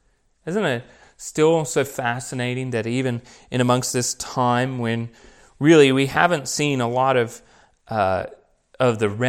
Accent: Australia; Now, I think maybe Americans might understand this a little bit better than me as an Australian. I still have a queen.

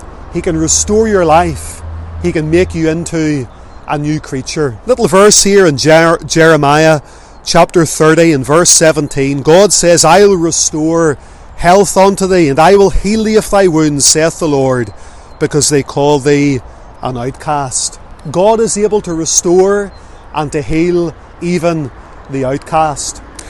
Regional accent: Lisburn, Northern Ireland, United Kingdom; I can remember growing up in Lisburn

